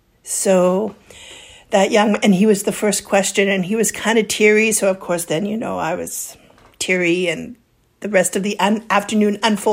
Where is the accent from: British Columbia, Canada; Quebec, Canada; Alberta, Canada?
British Columbia, Canada; Kamloops; when I go back to Kamloops, to Sequatmik, where I grew up in Kamloops area.